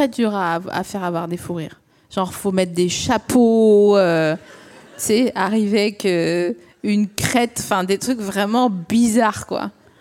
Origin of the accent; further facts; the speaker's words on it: Remiremont, Grand Est, France; born there; Je suis née à Remiremont.